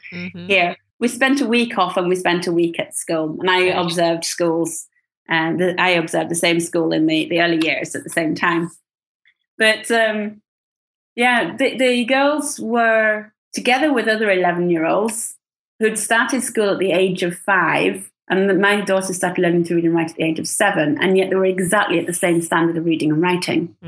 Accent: United Kingdom; now in Sweden; I, as a British person who now lives in Sweden, it was kind of terrifying to think that my children would not start school until they were 7.

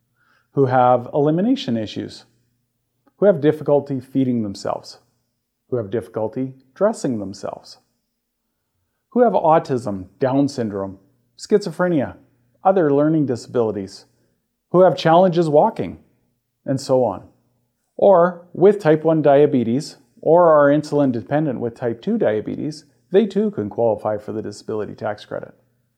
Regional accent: Canada; We're Canadian, so we'll focus on Canadian programs regularly.

